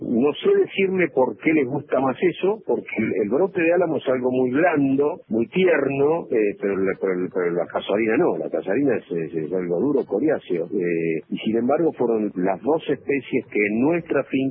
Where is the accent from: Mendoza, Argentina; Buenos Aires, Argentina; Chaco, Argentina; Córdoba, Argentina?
Buenos Aires, Argentina; moved away as an adult; now in Metán, Argentina; me recibí en el año 83 y me vine para acá, desde Buenos Aires a Metán, me quedé, hace 30 y pico de años que estoy acá.